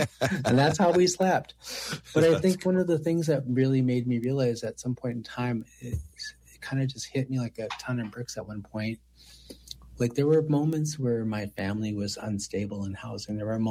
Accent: Minneapolis, Minnesota, United States; my lived experience as a child in South Minneapolis, growing up in South Minneapolis

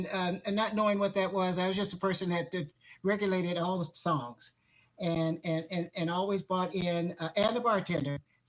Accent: Omaha, Nebraska, United States; Omaha, Nebraska.

